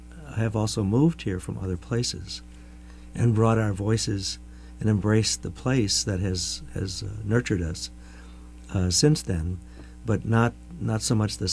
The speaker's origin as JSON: {"language": "English", "region": "Iowa", "country": "United States", "moved": "as an adult", "lives_now": "Vermont, United States", "said": "I moved mm-hmm. here about 25 years ago, and I wouldn't live anywhere else now. I came from Iowa"}